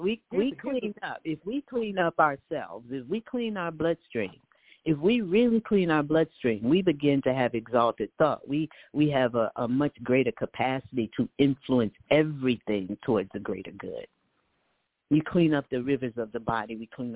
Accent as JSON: {"language": "English", "town": "Atlanta", "region": "Georgia", "country": "United States", "tie": "born or raised there", "said": "Now, I was born in Atlanta. I've been here for 40-some years, and I've seen the expansion."}